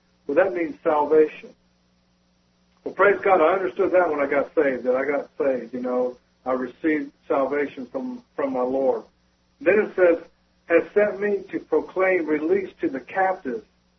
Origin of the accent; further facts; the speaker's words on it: Philadelphia, Pennsylvania, United States; also born or lived in Orlando / Fairfield, California; I'm from Philadelphia. We moved down to Orlando, then out there in Fairfield, California, where the B-52s were.